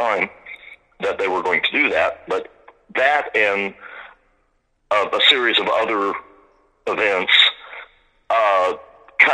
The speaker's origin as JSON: {"language": "English", "town": "Middletown", "region": "Ohio", "country": "United States", "tie": "born or raised there", "said": "Yeah, because I grew up in Middletown, Ohio"}